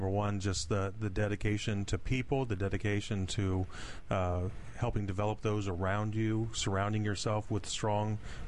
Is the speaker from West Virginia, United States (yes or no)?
no; Wapakoneta, Ohio, United States; Big town of Wapakoneta, Ohio.